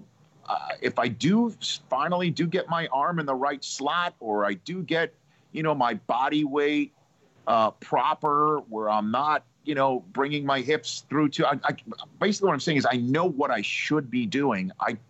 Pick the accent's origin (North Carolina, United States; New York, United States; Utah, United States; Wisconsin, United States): New York, United States; New York City; I'm from New York City, so Marv would be doing the NBC local broadcasts, and he called the games for the Knicks and the Rangers.